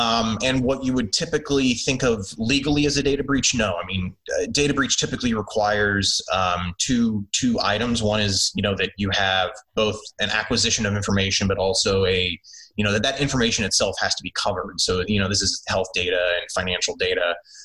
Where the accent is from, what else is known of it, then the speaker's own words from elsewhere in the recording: Illinois, United States; And, you know, my home state of Illinois has probably the most expansive version